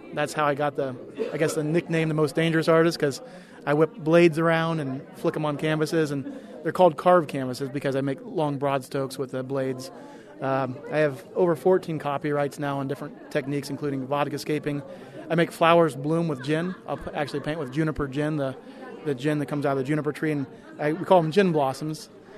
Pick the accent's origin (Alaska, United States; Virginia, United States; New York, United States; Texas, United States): Alaska, United States; far further away from home than my home state of Alaska.